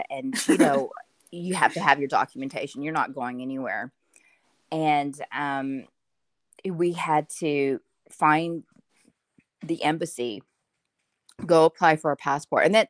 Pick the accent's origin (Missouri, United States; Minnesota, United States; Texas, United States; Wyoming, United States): Texas, United States; we were like, okay, we're from Texas.